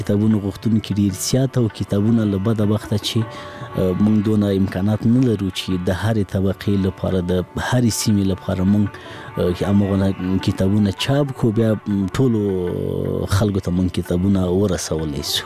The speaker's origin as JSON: {"language": "Pashto", "region": "Laghman", "country": "Afghanistan", "tie": "born or raised there", "said": "زه په لغمان کې پیدا شوم، په لغمان کې رالوی شوم، خوانسی می په لغمان کې لوستې، هغه کتابو او تعلیم او کتابچی او قلم سره زه په لغمان کې آشنا شوم."}